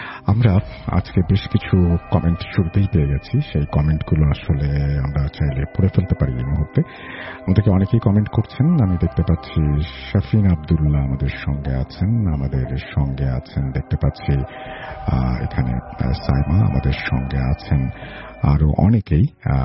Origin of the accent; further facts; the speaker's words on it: Rajshahi, Rajshahi Division, Bangladesh; আমি এই এলাকায় বড় হয়েছি, আমার দাদাবাড়ি এই এলাকায়।